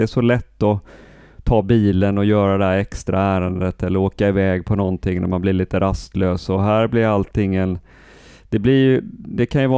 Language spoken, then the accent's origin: Swedish; Mariannelund, Jönköping County, Sweden; det här ser ut som när jag var liten utanför Mariannelund med de här fina gamla husen målade i rött med vita knutar och äppelträdgårdar